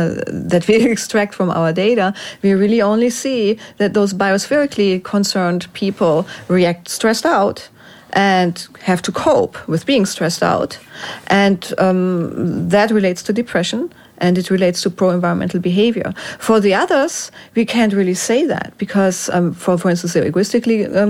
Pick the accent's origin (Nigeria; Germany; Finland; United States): Germany; Well, when I grew up in Germany, we were all freaked out because of nuclear threat.